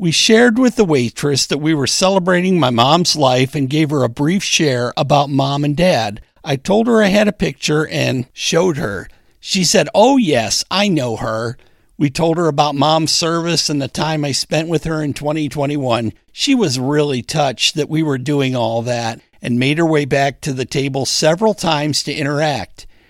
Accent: Novi, Michigan, United States; It was really good to make a trip back to my hometown of Novi, Michigan, and celebrate the life of my mom.

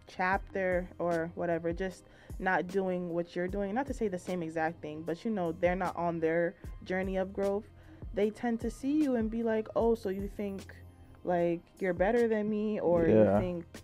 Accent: Nigeria; It's like, I'm from Nigeria, so our names have a lot of meaning to us.

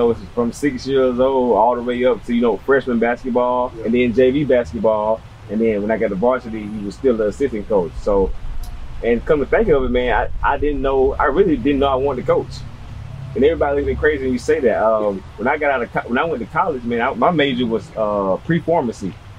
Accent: Pensacola, Florida, United States; I grew up in Pensacola, Florida. First of all, like you said … head coach at Pine Forest. But I grew up in Pensacola, Florida.

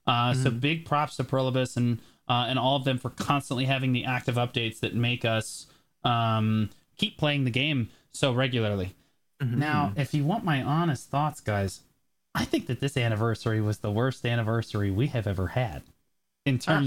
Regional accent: United States; also I'm American, so like it's what we do, right?

